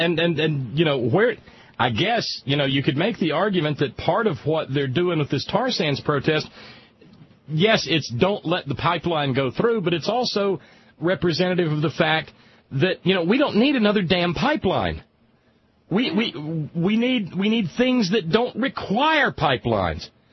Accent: Alabama, United States; down in the place where I grew up in Alabama, it sprang up out of the dirt there.

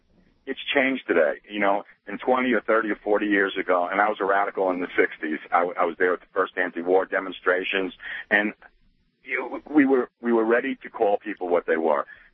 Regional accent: New York, United States; also born or lived in Los Angeles; Because I've been around a lot in this country, lived in L.A. I come from New York.

